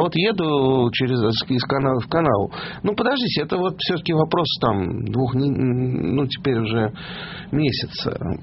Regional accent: Moscow, Russia; Я должен сказать, что я москвич, и я вырос тут

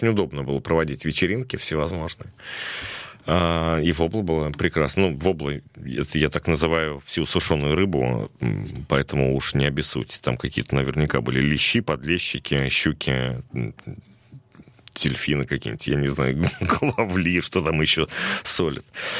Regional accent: Moscow, Russia; и вы москвич, и я москвич, и я всю жизнь прожил в Москве

